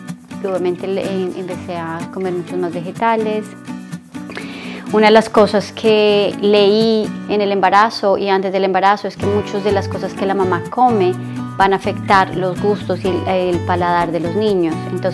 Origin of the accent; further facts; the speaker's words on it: Colombia; moved away as an adult; now in New York, United States; Vivimos en el Hudson Valley. Hace 13 años me vine a vivir a Nueva York. Soy colombiana